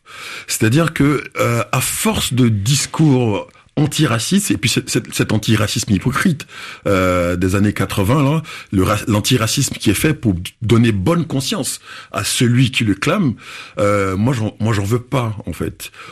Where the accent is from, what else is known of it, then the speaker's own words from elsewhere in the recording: Paris, Île-de-France, France; Ça fait 10 ans que je traîne là. Voilà, je suis pas juste un noir, je suis un Parisien aussi.